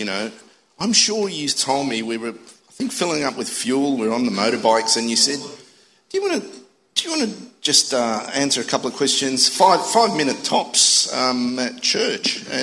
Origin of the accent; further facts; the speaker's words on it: Australia; first language Italian; also born or lived in Messina, Italy; So I was born in Messina in Sicily. I was 4 years old and we came to Australia for a holiday.